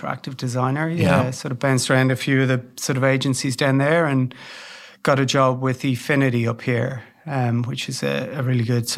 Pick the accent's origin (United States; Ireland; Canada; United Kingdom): Ireland; Dublin, Leinster; So I'm originally Irish. I grew up in Dublin.